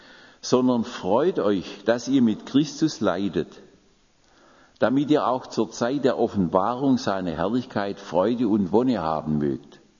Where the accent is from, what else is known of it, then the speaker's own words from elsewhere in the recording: Baden-Württemberg, Germany; das Remstal, das war von meiner Heimat eigentlich nur durch einen Höhenzug getrennt. Also wir sind im Buchenbachtal, dann kommt der Höhenzug, Bucher Höhe heißt es, und dann kommt das Remstal.